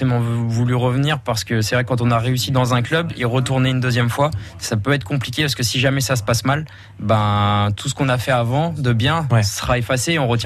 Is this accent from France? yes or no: yes; Cognac, Nouvelle-Aquitaine, France; born there; Ah, mes parents sont viticulteurs. Hein. Je suis né à Cognac